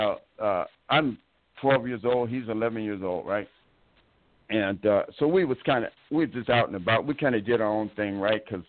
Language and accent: English; Seattle, Washington, United States; now in Coupeville, United States; I'm from Seattle, Washington, but now I reside on Whidbey Island. Coopville's the city. I was born in 1955.